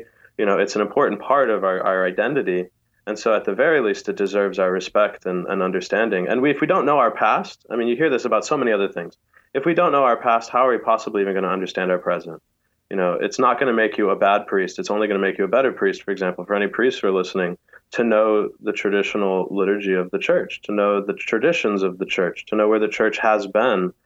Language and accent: English; San Antonio, Texas, United States; I'm from Texas, grew up there, San Antonio.